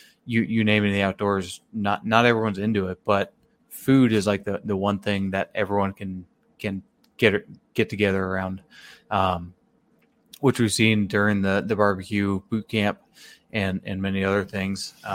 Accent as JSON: {"language": "English", "region": "Oregon", "country": "United States", "tie": "born or raised there", "also_born_or_lived": "Minnesota", "said": "When I was in Minnesota, tri-tip wasn't this thing. And I grew up in Oregon. I'm back here in Oregon now."}